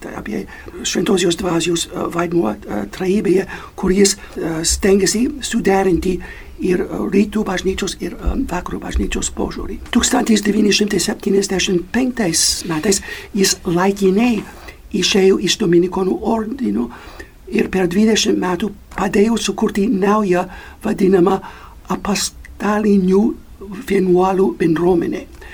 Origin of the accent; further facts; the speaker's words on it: United States; Lithuanian is a second language; aš esu amerikietis, atsivežau, kai nuo 22 metų buvo pakrikštytas